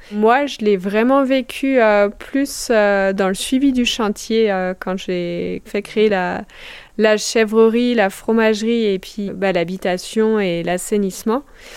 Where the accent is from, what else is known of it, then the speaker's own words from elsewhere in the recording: Auvergne-Rhône-Alpes, France; Je suis originaire de Haute-Savoie, donc il me fallait du bois.